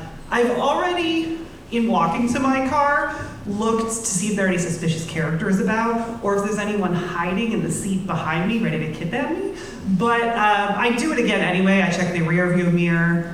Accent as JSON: {"language": "English", "region": "Ohio", "country": "United States", "said": "And this is it, because I'm from Ohio. I only drive on flat lands."}